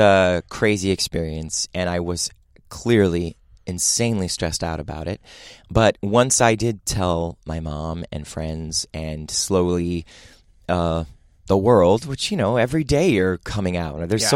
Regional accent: Cleveland, Ohio, United States; being a chubby gay kid in Cleveland, Ohio

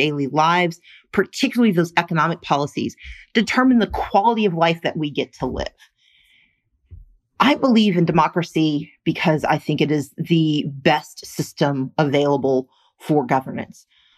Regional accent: Mississippi, United States; I grew up working poor in Mississippi.

